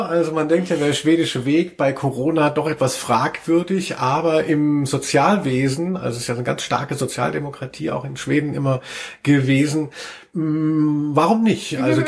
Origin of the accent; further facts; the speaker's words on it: Frankfurt, Hesse, Germany; Ich komme aus Rödelheim